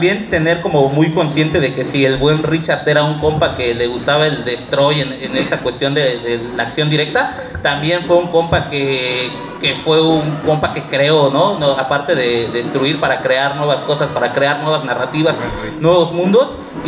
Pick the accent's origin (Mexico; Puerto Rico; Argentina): Mexico; Oaxaca; yo soy oriundo de la Sierra Mije